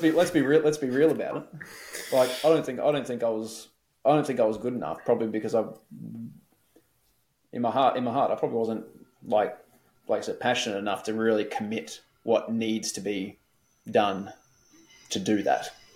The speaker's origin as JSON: {"language": "English", "town": "Adelaide", "region": "South Australia", "country": "Australia", "also_born_or_lived": "Melbourne, Australia", "said": "And I just leaned on the fact that I was from Adelaide and Melbourne."}